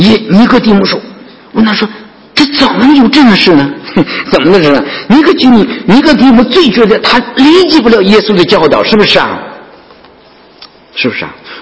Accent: China; 我常说外国人有外国人的宗教，怎么样？我们中国人也有我们中国人的宗教

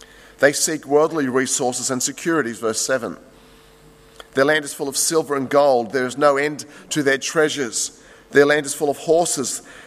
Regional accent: Australia; let me say, as an Australian living in this country

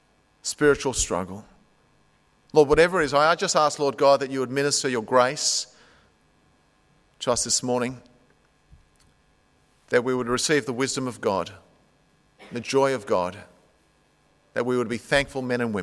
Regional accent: Australia; And friends, growing up in Australia

